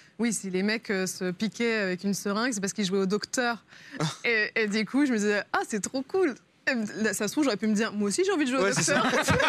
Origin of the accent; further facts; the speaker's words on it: Île-de-France, France; Enfin, je suis née à Paris, mais j'ai toujours vécu en banlieue. J'ai jamais habité à Paris.